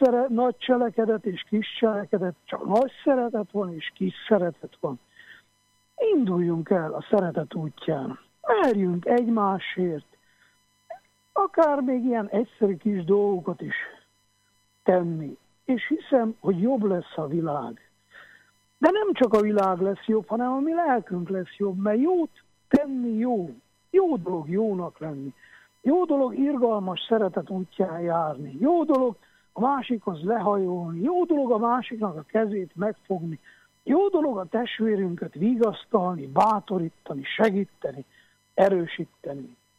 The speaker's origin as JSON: {"language": "Hungarian", "town": "Miercurea Ciuc", "region": "Harghita", "country": "Romania", "tie": "born or raised there", "said": "utcát kell seperjek itten Csíkszeredában, ahol felnőttem"}